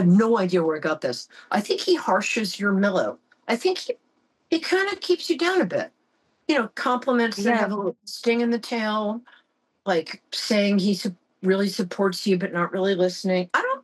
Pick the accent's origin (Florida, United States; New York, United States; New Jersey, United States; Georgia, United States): New York, United States; I'm a New Yorker.